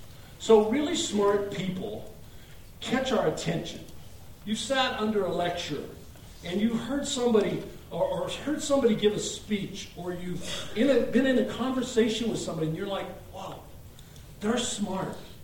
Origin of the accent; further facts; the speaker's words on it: California, United States; I came from Southern Cal, and the Trojans have always been my team.